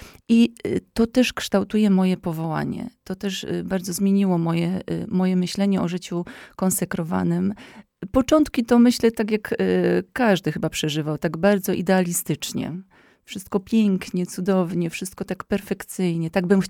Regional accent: Silesian Voivodeship, Poland; now in Zambrów, Poland; jestem w Zambrowie, jestem na tym terenie, na Podlasiu. Inne warunki, inne realia, inne życie, bo pochodzę ze Śląska i rzeczywiście całe moje życie spędziłam na Śląsku.

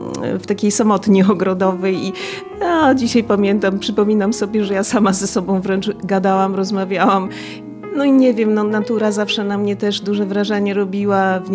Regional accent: Łomża, Podlaskie Voivodeship, Poland; O tak, ja jestem z krwi i kości łomżynianką. Tutaj moi pradziadkowie żyli, dziadkowie, rodzice. Tutaj kończyłam szkołę podstawową, potem los mnie troszeczkę dalej rzucił, ale i tak uważam, że to jest moje miejsce na ziemi.

